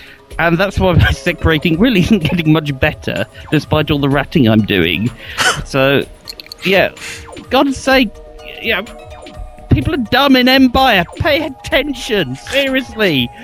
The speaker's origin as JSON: {"language": "English", "country": "United Kingdom", "said": "I am the British guy"}